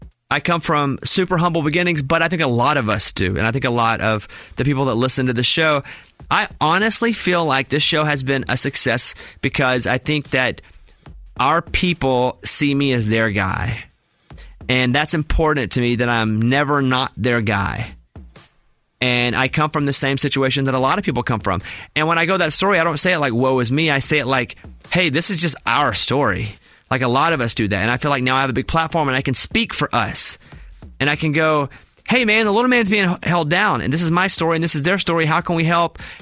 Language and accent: English; Mountain Pine, Arkansas, United States; I was born in Mountain Pine, Arkansas. The population is 722 people. I grew up in a 900 square foot house and in and out.